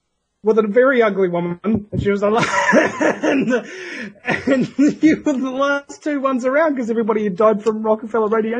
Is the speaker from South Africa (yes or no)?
no; New Zealand; I'm from New Zealand.